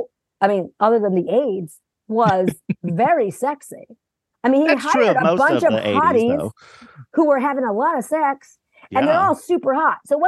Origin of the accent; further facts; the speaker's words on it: Massachusetts, United States; I grew up in Massachusetts, all alone. Oh, not all alone.